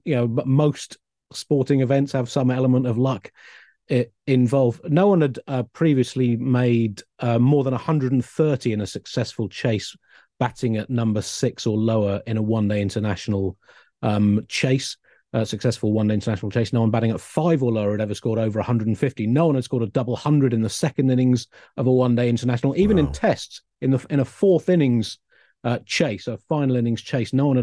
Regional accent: Tunbridge Wells, South East England, United Kingdom; I grew up in Tunbridge Wells.

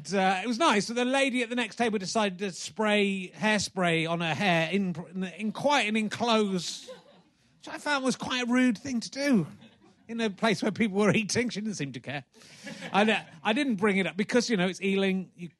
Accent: Dublin, Leinster, Ireland; accent: Dublin; I wait till they hear my Dublin accent, then they'll know what a hate crime is.

